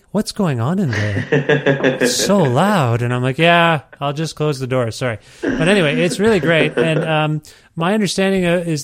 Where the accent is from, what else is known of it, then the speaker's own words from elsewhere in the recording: Ontario, Canada; moved away as an adult; now in Edmonton, Canada; My family and I now live in Edmonton, Alberta. We used to live, I'm from Ontario. We moved in January of 2020, just before everything locked down. We moved right across the country. My wife's family is from here